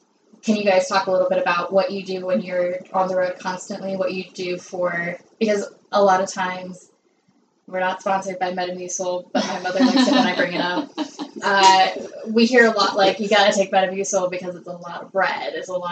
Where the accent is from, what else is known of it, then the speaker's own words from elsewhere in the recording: Canada; I'm Canadian, so it's not, like, when we did the one show, even it wasn't a problem going over the border at all.